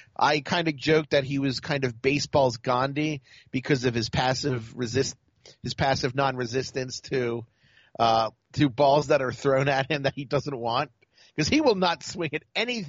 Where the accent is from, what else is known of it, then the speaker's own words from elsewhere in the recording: Baltimore, Maryland, United States; since I played on the East, I'm from Baltimore, that all the good athletes played lacrosse